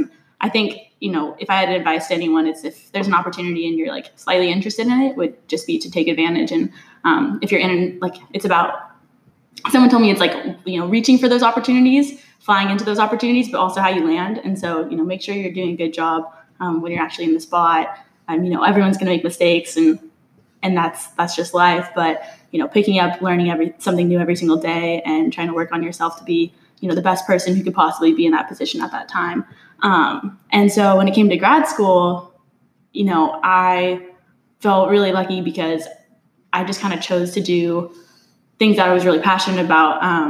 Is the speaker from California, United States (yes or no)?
yes; Arroyo Grande, California, United States; I am not from the Central Valley originally. I'm from Arroyo Grande, California.